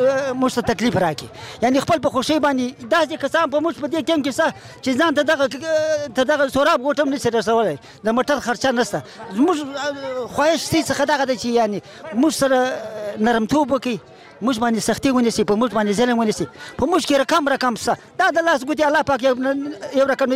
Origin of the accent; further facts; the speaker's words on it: Afghanistan; now in Pakistan; وس 15 پته کال زما عمر دی یو ز په کور کې یو افغان يم